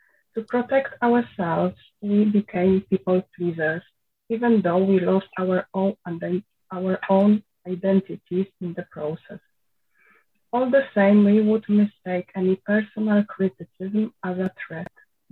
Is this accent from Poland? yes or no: yes; Poland; now in United Kingdom; I'm an adult child. I live in the UK, but I'm originally from Poland.